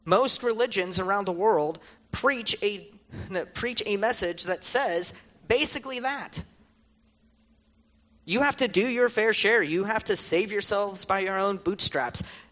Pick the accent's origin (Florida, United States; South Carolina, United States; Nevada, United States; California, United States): Nevada, United States; Las Vegas; but I come from the Southwest, as was mentioned. I'm from the Las Vegas area, spent most of my life in that area.